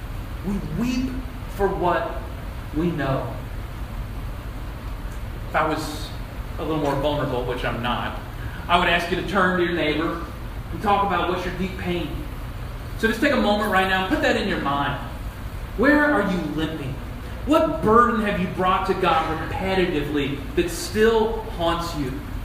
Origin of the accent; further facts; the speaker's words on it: Iowa, United States; also born or lived in Texas; I'm from Texas, and I grew up in Iowa.